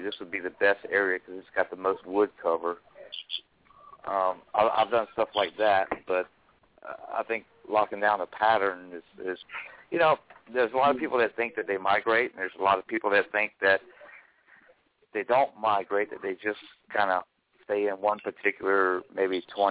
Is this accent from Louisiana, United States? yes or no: yes; Morgan City, Louisiana, United States; I'm originally from Morgan City, Louisiana.